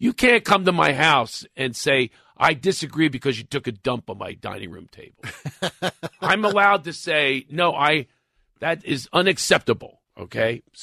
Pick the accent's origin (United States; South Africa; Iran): United States; Philadelphia, Pennsylvania; If I was homeless, I'm from Philadelphia.